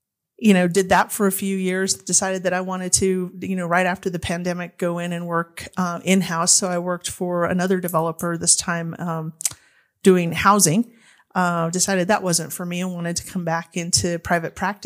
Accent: New Mexico, United States; So, I'm from New Mexico. My family's from New Mexico. We've been here for 16 generations that I can actually count back.

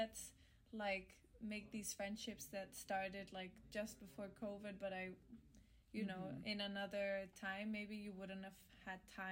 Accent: Brazil; also born or lived in Canada; now in Barcelona, Spain; hey guys, I'm from Brazil and Canada and I'm based in Barcelona.

